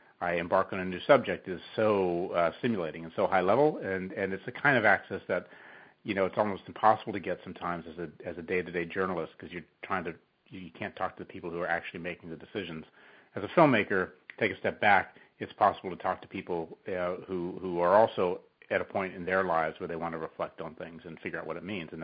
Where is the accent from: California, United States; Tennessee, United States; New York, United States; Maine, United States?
California, United States; also born or lived in London; I was in California, I grew up in California, but I had spent most of my adult life living overseas, based in London